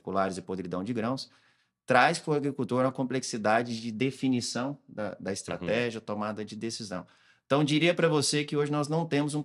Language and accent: Portuguese; Minas Gerais, Brazil; eu sou de Minas Gerais, já tenho uma trajetória aí que não dá para fazer data e conta, senão a gente já entrega a idade, né? Mas de Mato Grosso são 13 anos, morando no Mato Grosso